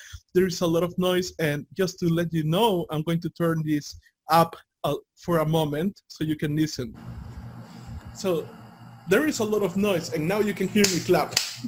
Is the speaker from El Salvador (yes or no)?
yes; El Salvador; I'm from El Salvador. I come from this third world country.